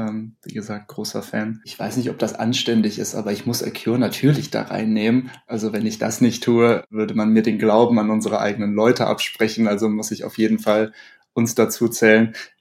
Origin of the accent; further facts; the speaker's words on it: Aachen, North Rhine-Westphalia, Germany; als Aachener